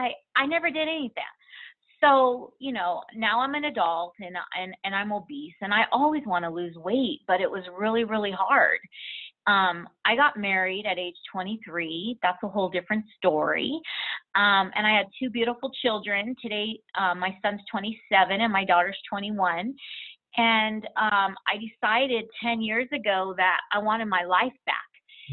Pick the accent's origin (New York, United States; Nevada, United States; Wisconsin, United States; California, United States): California, United States; Solvang; I grew up in Santa Barbara County in a little town called Solvang, California.